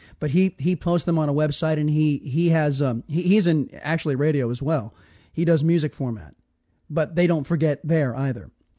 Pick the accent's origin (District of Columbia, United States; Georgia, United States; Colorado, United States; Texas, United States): Texas, United States; He's from my home state in Cuero, Texas.